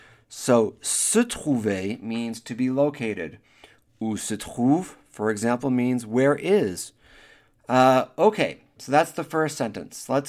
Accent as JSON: {"language": "English", "country": "United States", "said": "Obviously, I'm not French, I'm American."}